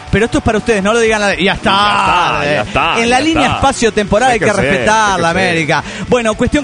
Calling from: Guadalajara, Jalisco, Mexico; de Guadalajara, Jalisco, México.

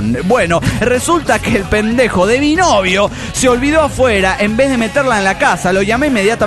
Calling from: Morelia, Michoacán, Mexico; de Morelia, Michoacán, México.

